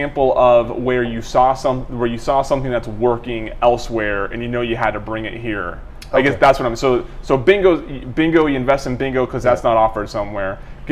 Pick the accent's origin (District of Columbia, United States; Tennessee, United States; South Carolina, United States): District of Columbia, United States; Washington; No, I'm from Washington, D.C.